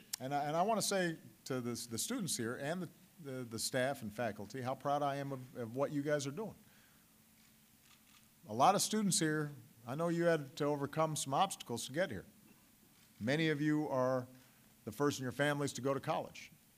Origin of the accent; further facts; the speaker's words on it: Chicago, Illinois, United States; Meanwhile, up in my hometown of Chicago, Mayor Rahm Emanuel, who is a Democrat, is now offering free community college